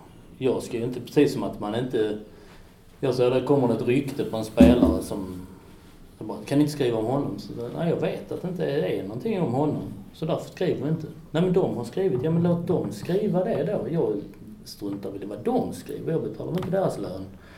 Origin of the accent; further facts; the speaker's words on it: Helsingborg, Skåne, Sweden; Det kan inte bara för att jag är uppvuxen i Helsingborg.